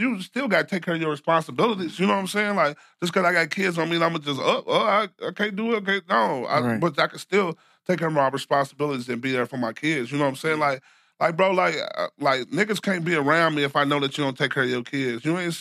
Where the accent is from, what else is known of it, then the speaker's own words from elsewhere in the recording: Chicago, Illinois, United States; now in Florida, United States; No. I'm from Chicago originally. My kids is actually from here.